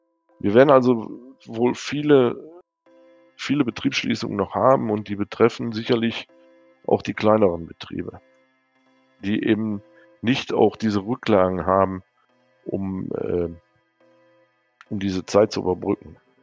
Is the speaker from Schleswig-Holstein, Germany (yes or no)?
no; Windeck, North Rhine-Westphalia, Germany; ich weiß hier gerade in meinem Heimatort hier in Windeck